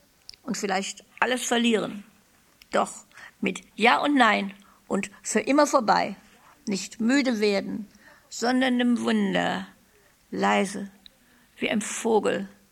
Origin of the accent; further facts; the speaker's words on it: Cologne, North Rhine-Westphalia, Germany; now in Heidelberg, Germany; ich lebe ja in Heidelberg jetzt schon wieder seit 61, aber an sich bin ich Kölnerin und die Fahrt nach Richtung Köln regt mich immer auf.